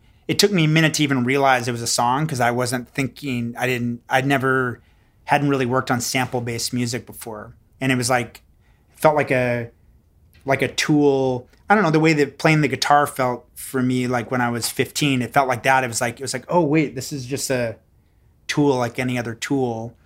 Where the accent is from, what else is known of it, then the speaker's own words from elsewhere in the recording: Texas, United States; moved away; I grew up in Texas. I took Texas history.